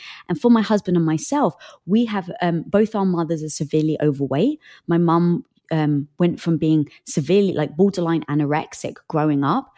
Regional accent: England, United Kingdom; I'm from England. My parents are from Cyprus.

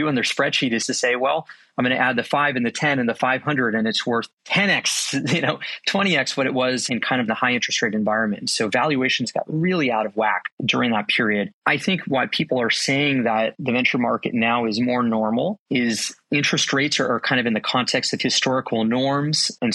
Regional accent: Las Vegas, Nevada, United States; So I was born and raised in Las Vegas, which it was sort of a fascinating place. Like, I'm in my early 30s now, but when I was born there, I think there was like 500,000 people

